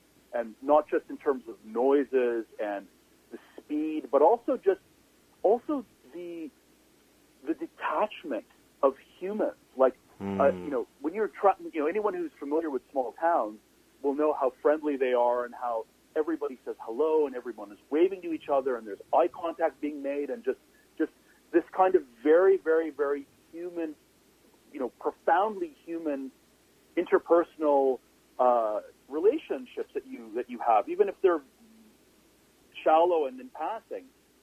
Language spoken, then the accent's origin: English; Toronto, Ontario, Canada; I'm from Toronto, and so I'm talking to you right now from, like, the epicenter of downtown with all of its noise.